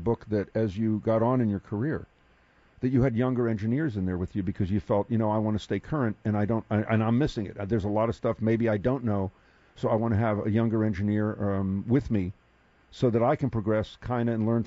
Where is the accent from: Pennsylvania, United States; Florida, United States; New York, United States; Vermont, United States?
Pennsylvania, United States; Philadelphia; See, I grew up in Philly, and … were gods.